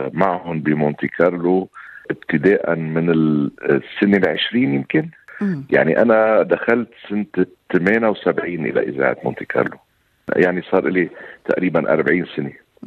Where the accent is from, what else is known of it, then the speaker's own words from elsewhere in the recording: Lebanon; وأنا جاي من لبنان ومن هالبيئة الضيقة في لبنان وطالع إلى العالم العربي